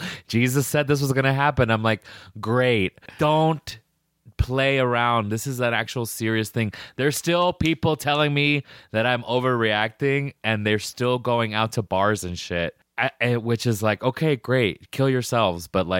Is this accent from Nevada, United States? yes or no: yes; Las Vegas, Nevada, United States; I get to breathe and be by myself in my home town for this long. So I'm just trying to be positive about this because it's very scary, especially here in Vegas when pretty much 95% of my family works in casinos